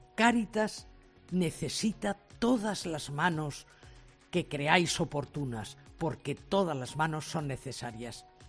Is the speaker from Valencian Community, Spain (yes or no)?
yes; Villena, Valencian Community, Spain; Yo tengo un especial cariño a Villena, mi pueblo.